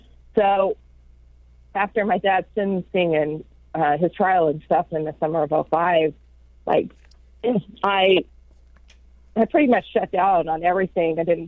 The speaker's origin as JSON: {"language": "English", "town": "Wichita", "region": "Kansas", "country": "United States", "tie": "born or raised there", "said": "I did a large piece with Wichita Eagle from Kansas, my hometown."}